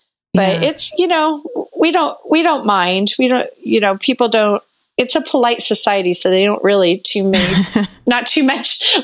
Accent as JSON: {"language": "English", "country": "United States", "moved": "yes", "lives_now": "Cardiff, United Kingdom", "said": "And, you know, here in Cardiff, in Wales, being an American is kind of a novelty. Right. So, you know, we get heads turned when they hear our accent."}